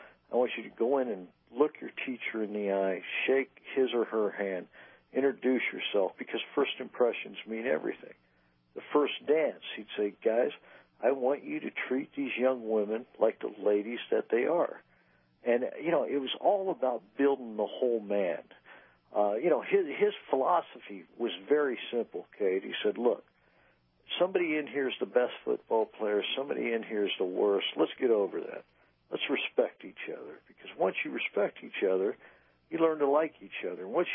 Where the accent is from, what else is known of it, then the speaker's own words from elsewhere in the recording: Kansas City, Missouri, United States; I'm from Kansas City. I'm a Midwesterner.